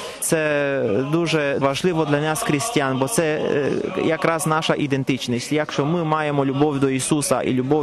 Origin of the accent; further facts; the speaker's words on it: Solotvyno, Zakarpattia Oblast, Ukraine; Я родом з Солотвіна.